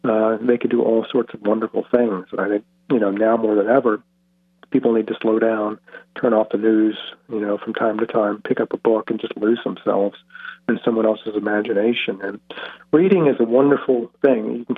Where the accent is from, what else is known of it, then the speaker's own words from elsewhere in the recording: Richmond, Virginia, United States; I grew up in Richmond, Virginia, and didn't have an opportunity to travel anywhere, but I saw the world through books.